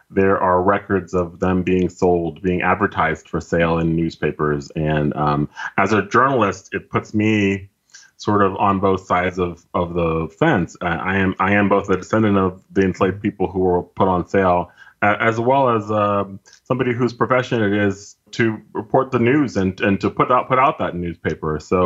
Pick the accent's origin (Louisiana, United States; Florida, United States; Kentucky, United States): Louisiana, United States; Slidell; I grew up in Louisiana, mostly in a town called Slidell, which is near New Orleans.